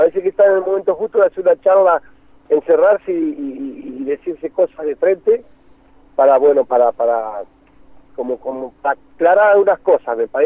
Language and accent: Spanish; Argentina; así somos los argentinos